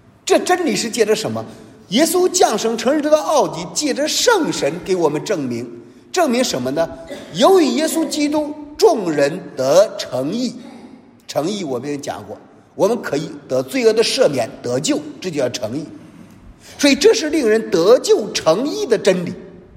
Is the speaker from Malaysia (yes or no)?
no; China; 我们中国人常说的邪不胜正